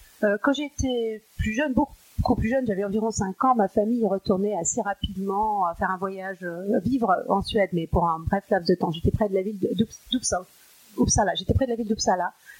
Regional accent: Winnipeg, Manitoba, Canada; moved away as an adult; also born or lived in Toronto; Alors en réalité, je suis née à Toronto. C'est à Winnipeg que j'ai grandi. Je suis restée là jusqu'au début de la vingtaine. Et puis après, je suis partie.

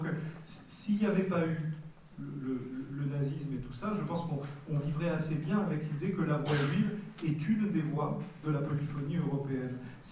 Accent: Nice, Provence-Alpes-Côte d'Azur, France; now in Paris, France; C'est drôle parce que je suis né dans un truc un peu honteux. Je suis né à Nice

